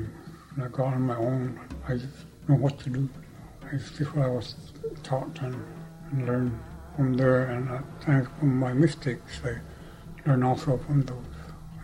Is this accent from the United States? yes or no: yes; Shishmaref, Alaska, United States; I was born in 1971, born and raised in Shishmar. My parents, we grew up with practically nothing.